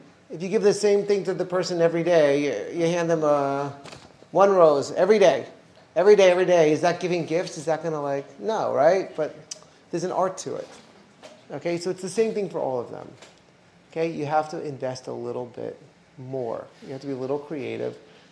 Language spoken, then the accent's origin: English; New York, United States; When I first got married, so my wife is from LA and I'm from New York.